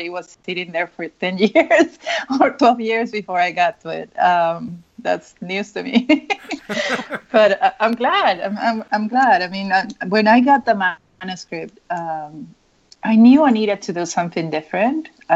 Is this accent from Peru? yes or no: yes; Peru; moved away as an adult; now in United States; I was born and raised in Peru, and now I have 22 years living in the U.S., I think.